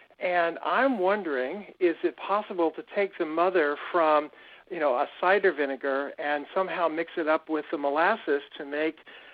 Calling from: Bel Air, Maryland, United States; I'm calling from Bel Air, Maryland, in the upper corner of the state.

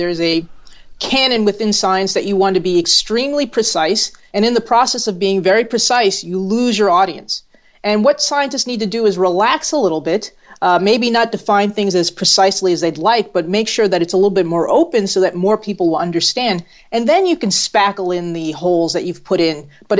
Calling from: New Haven, Connecticut, United States; I'm in New Haven, Connecticut.

